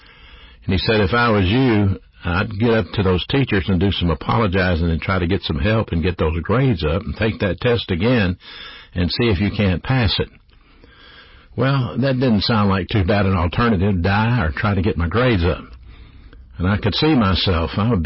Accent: Birmingham, Alabama, United States; But let me back up. I grew up in Birmingham, Alabama, in a single-parent home.

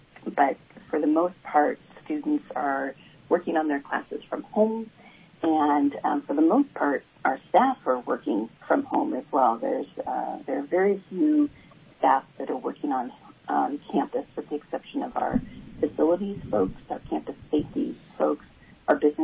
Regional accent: Redding, California, United States; Well, I grew up in Reading, and when I graduated from Shasta College, I went away to UC Davis for school, and then eventually came back to Reading in 2003

